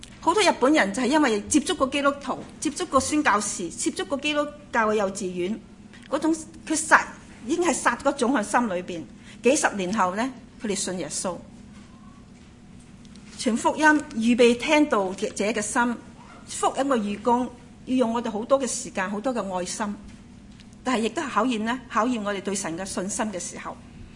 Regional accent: Hong Kong; 咁大家知道咧，我香港长大，我唔识种嘢

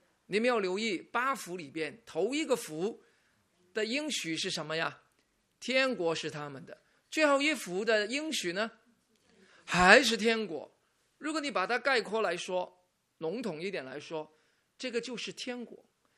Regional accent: Hong Kong; moved away; 比如说我没有移民以前我是香港人。

